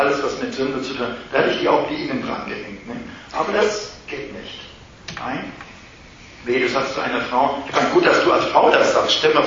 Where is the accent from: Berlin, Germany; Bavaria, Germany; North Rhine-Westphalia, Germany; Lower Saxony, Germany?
North Rhine-Westphalia, Germany; Cologne; Ich kenne das Lied. Ich komme doch aus Köln.